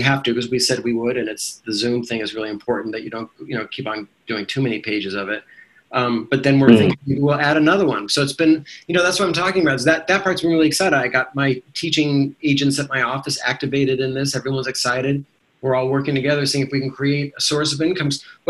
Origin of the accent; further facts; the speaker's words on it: Santa Monica, California, United States; Born and raised in Santa Monica.